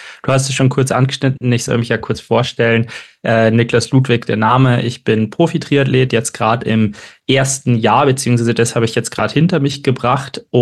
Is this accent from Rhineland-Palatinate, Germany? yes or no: no; Freising, Bavaria, Germany; now in Munich, Germany; Und ich komme ursprünglich aus Freising, bin jetzt seit 3 Jahren in München drin.